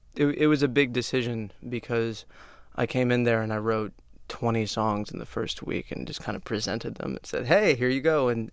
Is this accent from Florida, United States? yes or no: yes; Miami, Florida, United States; Yeah, I grew up in Miami, and it wasn't the safest place to grow up